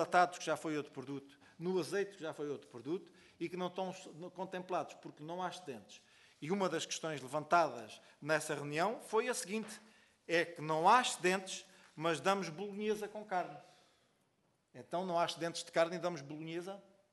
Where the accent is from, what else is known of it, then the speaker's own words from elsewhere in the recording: Algarve, Portugal; É que eu sou algarvio, os algarvios falam.